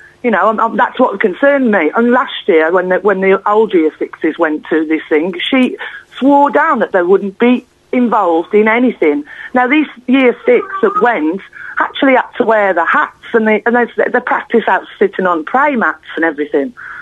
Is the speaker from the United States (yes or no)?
no; United Kingdom; Look, I'm born British, and that's just me.